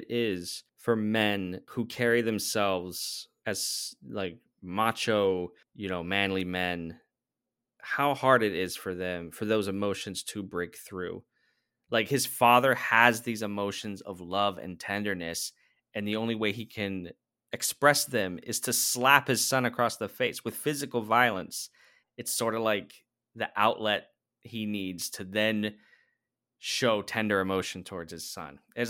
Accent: United States; I, you know, as an American moviegoer, I do not see full frontal nudity on either gender in my mainstream movies.

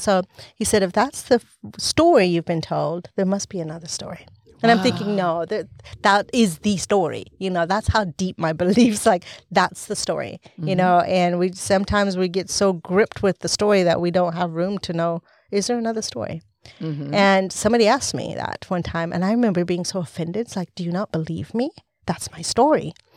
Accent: Montana, United States; also born or lived in La Paz, Bolivia; So I was born in Bolivia, in La Paz, and I was spent the first 5 years of my life in an orphanage. And before I was adopted into a family in Montana, where I grew up, one of 18 children.

